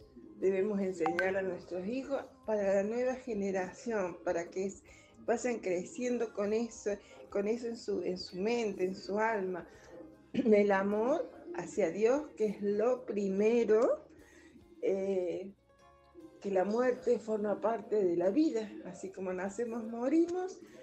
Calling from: Córdoba, Argentina; de Alta Córdoba y creo que soy una abuela de 68 años, sí.

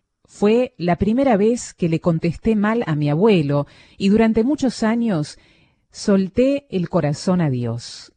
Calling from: Mar del Plata, Buenos Aires Province, Argentina; de Mar del Plata.

